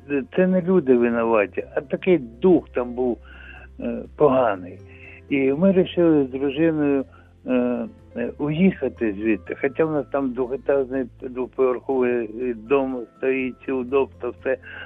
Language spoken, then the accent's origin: Ukrainian; Kyiv Oblast, Ukraine; also born or lived in Donbas; Я із Київщини приїхав сюди, на Хмельниччину, дружина народилася. А до цього я жили ми з дружиною в Донбасі.